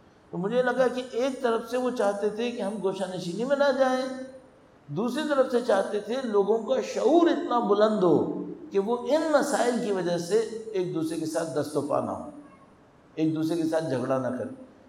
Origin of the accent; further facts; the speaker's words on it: Pakistan; اب ہمیں پاکستانی ہونے کے ناطے، اس ماحول میں رہنے والا ہونے کے ناطے